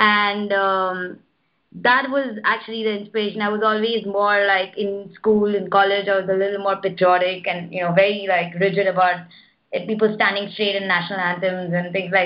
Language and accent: English; India; I was supporting India at the time of war because I'm an Indian.